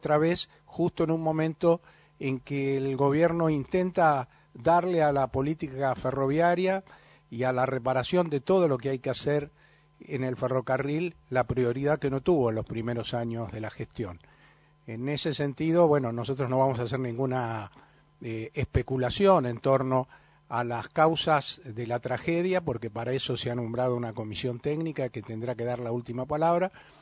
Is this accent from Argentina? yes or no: yes; Argentina; somos muchos los argentinos que tenemos claro lo que se está discutiendo